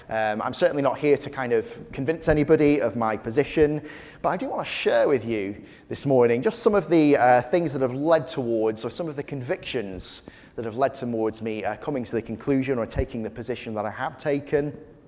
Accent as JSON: {"language": "English", "town": "Preston", "region": "North West England", "country": "United Kingdom", "tie": "born or raised there", "said": "So I grew up in Preston. I still attend church in the middle of Preston now, up in Lancashire. I live just the other side of the River Ribble now, in a little town"}